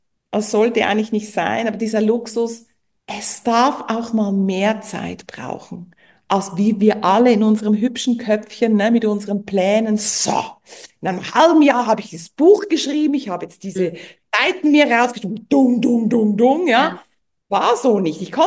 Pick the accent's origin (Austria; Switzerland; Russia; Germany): Switzerland; ich bin Schweizerin